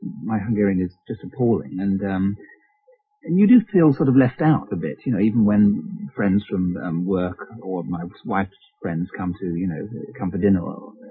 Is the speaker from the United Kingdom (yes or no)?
yes; Brighton, South East England, United Kingdom; And I was brought up in Brighton, and so I desperately miss the seaside.